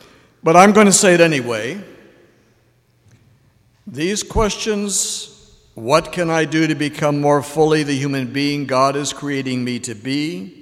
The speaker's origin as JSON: {"language": "English", "town": "Omaha", "region": "Nebraska", "country": "United States", "tie": "born or raised there", "said": "The basic message preached and taught in the Lutheran congregation I grew up in Omaha, Nebraska, during the 40s and 50s"}